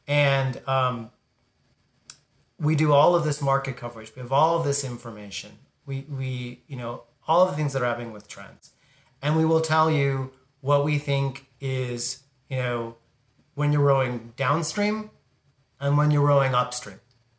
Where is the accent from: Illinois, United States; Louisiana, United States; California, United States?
California, United States; I grew up in Southern California. I used to go to Disneyland every year for my birthday.